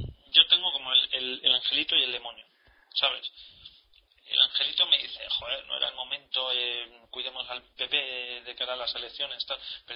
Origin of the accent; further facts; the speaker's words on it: Albacete, Castilla-La Mancha, Spain; No, yo soy de Albacete.